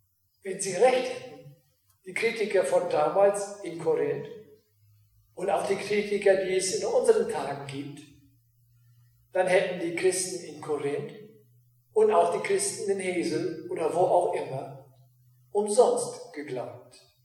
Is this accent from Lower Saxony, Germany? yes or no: yes; Filsum, Lower Saxony, Germany; Ich bin ja in Filsum zur Schule gegangen, zur Grundschule.